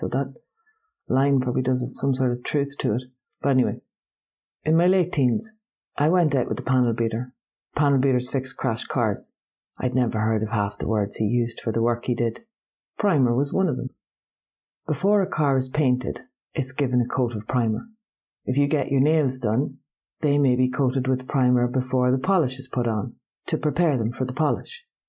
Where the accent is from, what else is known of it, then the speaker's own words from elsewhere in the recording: Ireland; Grainne Whale, our pirate queen, or Grace O'Malley, as ye English speakers might know her.